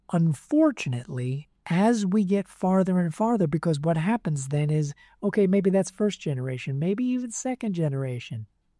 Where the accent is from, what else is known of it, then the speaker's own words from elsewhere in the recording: New York, United States; And again, I'm born and raised in New York, so I love my experience of all the neighborhoods.